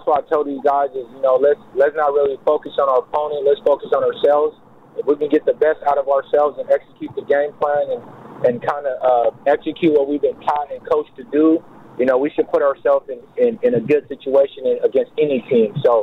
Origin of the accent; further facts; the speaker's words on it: San Diego, California, United States; first language Lingala; English is a second language; Mikasi means strong in my native language in Lingala, which is Central Africa. I started Mikasi about 5 years ago, and the reason for starting it was, you know, me growing up in the inner city in southeast San Diego